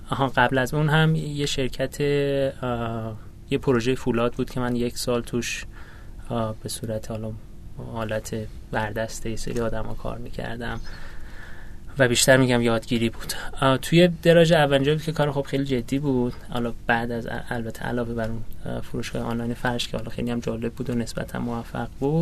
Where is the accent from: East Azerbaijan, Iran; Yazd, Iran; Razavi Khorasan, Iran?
Yazd, Iran; moved away as an adult; now in Tehran, Iran; من متولد یزد هستم، سال 1364 دبستان راهنمایی و دبیرستان یزد بودم، بعد اومدم تهران